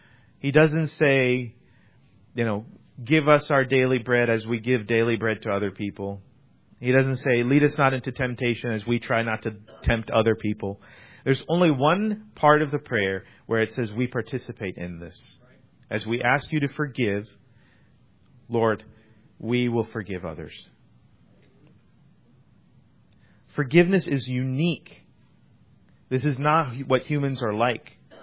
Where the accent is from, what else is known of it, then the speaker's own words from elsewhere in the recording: India; I'm from India. I can say this.